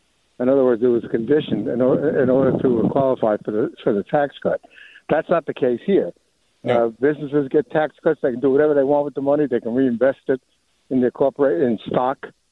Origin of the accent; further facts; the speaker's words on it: New York, United States; now in South Carolina, United States; But I'm originally from New York.